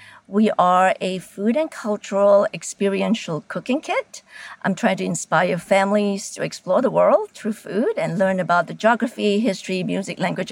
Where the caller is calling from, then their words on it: New York City, New York, United States; I'm calling from New York City.